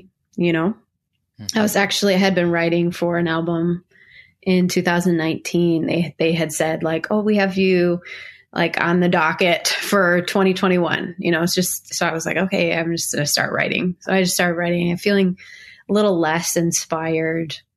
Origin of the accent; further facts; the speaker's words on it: Niagara Falls, New York, United States; I grew up in Niagara Falls, New York